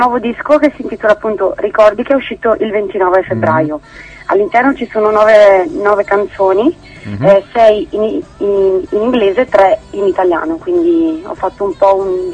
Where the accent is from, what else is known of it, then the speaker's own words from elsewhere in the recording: Brescia, Lombardy, Italy; Io sono di Brescia.